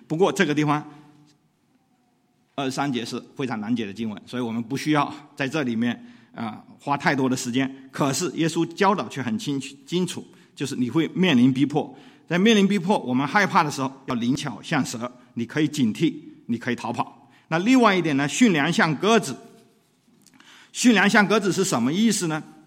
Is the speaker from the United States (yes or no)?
yes; United States; 我们是美国人，我们只有护照没有身份证